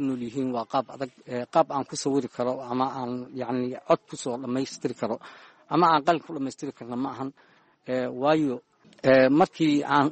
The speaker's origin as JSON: {"language": "Somali", "town": "Mogadishu", "region": "Banaadir", "country": "Somalia", "tie": "born or raised there", "also_born_or_lived": "Galgaduud"}